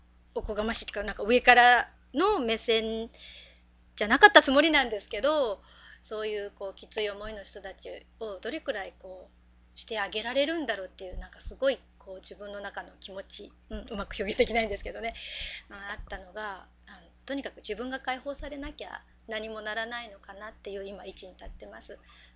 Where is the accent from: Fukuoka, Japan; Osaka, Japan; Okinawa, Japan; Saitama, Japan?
Fukuoka, Japan; はじめまして、福岡から来ました